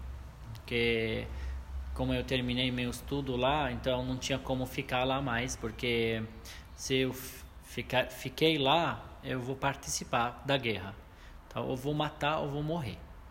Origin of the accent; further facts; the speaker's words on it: Syria; Portuguese is a second language; moved away as an adult; now in Brazil; eu sou sírio, já tenho 29 anos. Dia 13 de novembro vou fazer 30, daqui a pouco, semana que vem.